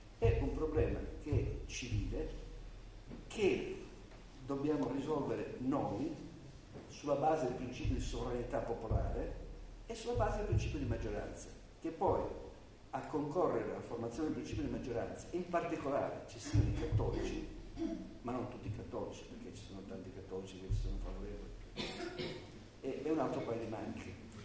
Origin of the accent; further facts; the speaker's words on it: Sicily, Italy; now in Bologna, Italy; e sono siciliano però.